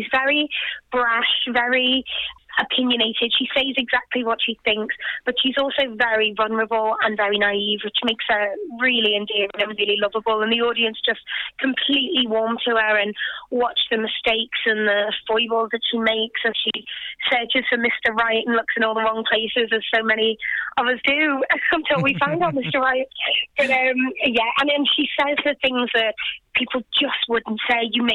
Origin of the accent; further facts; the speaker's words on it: Liverpool, North West England, United Kingdom; I'm from Liverpool, so we don't offend easily.